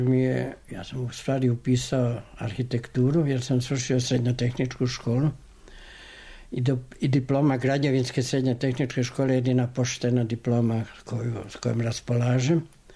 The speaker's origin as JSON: {"language": "Serbian", "town": "Zrenjanin", "region": "Vojvodina", "country": "Serbia", "tie": "born or raised there", "said": "Ja sam rođen u Banatu. Ja kao dete, rođen sam do 1929. godine, nisam ni jedno jedino dete poznavao u današnjem Zrenjaninu, tadašnjem Velikom Bečkereku, u međuvremenu Petrovgradu, koje ne bi znalo srpski, nemački i mađarski, eventualno slovački, rumunski i romani."}